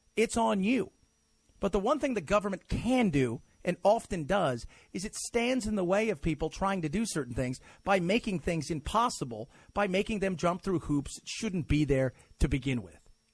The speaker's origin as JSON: {"language": "English", "town": "Los Angeles", "region": "California", "country": "United States", "tie": "born or raised there", "said": "I grew up in Los Angeles. I remember what it was like to have smog alerts when I was a child."}